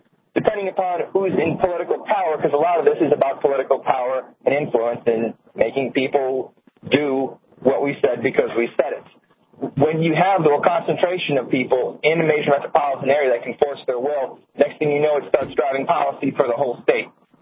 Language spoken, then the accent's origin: English; Agawam, Massachusetts, United States; I grew up in Massachusetts.